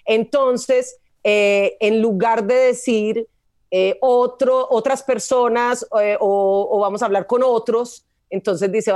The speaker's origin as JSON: {"language": "Spanish", "country": "Colombia", "said": "yo vengo de Colombia. Allá todavía no estamos como tan avanzaditos sí."}